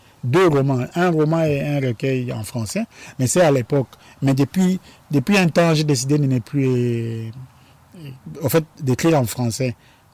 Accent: Kinshasa, DR Congo; French is a second language; Surtout que je viens de Kingasani. C'est un quartier reconnu comme un quartier populaire, comme on appelle ça. Et je parle en plus Lingala.

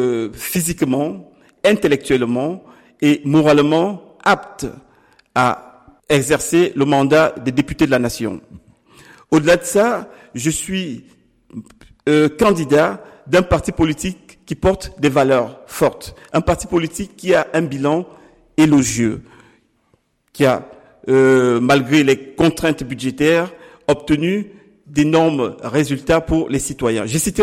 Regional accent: Cameroon; moved away as an adult; now in Belgium; Je suis Camerounais d'origine. Je suis en Belgique depuis 28 ans, arrivé tout jeune comme étudiant.

